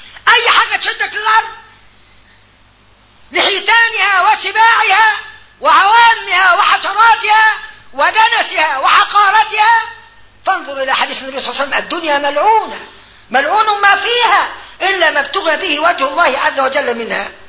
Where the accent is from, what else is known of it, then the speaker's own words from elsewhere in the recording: Upper Egypt, Egypt; يرموها الصعيد عندنا، وانا صعيدي